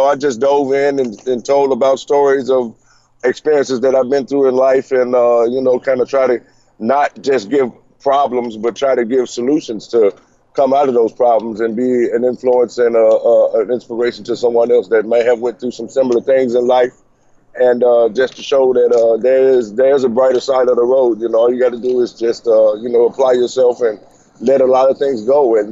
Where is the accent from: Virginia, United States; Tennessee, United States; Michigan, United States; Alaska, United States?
Tennessee, United States; Memphis; Growing up in Memphis had an impact, it did, in ways that I didn't realize till later on in life